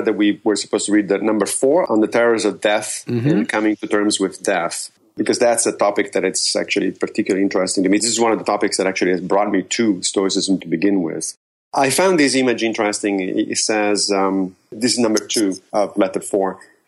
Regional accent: Rome, Lazio, Italy; First of all, I grew up in Rome.

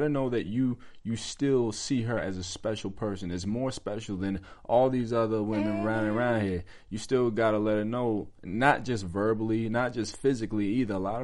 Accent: New York, United States; also born or lived in New Jersey; I'm from the country. I was raised in New York and Jersey.

